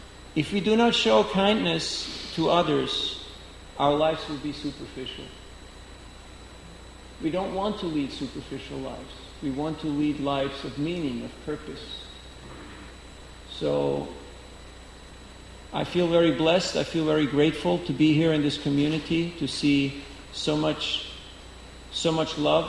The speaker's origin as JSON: {"language": "English", "country": "Switzerland", "said": "\"I'm from Switzerland. I came here to meet all the nice people. Do you qualify?\""}